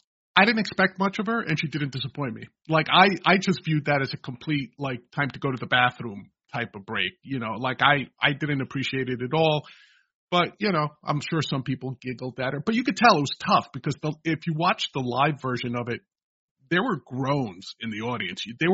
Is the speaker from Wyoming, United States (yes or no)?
no; New York, United States; No, the football lore for those folks that may not remember, being a New Yorker, of course, we blame one of our best linebackers on the Jets